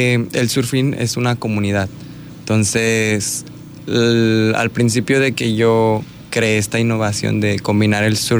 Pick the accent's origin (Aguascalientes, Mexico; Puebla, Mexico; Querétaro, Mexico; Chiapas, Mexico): Aguascalientes, Mexico; born there; now in Bahía de Banderas, Mexico; Yo nací en Aguascalientes.